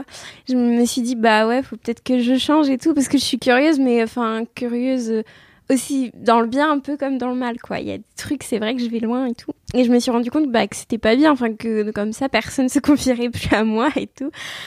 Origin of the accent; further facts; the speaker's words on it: Paris, Île-de-France, France; born there; now in Châtellerault, France; j'ai 18 ans. Je suis née à Paris et actuellement j'habite à Châtellerault.